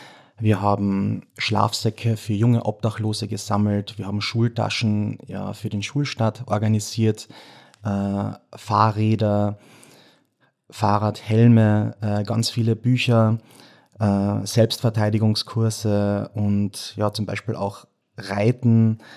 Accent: Carinthia, Austria; wie man am Dialekt erkennen kann, bin ich aus Kärnten.

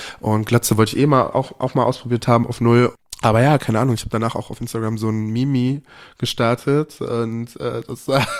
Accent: Cologne, North Rhine-Westphalia, Germany; now in Berlin, Germany; Ich komme aus Köln, ja.

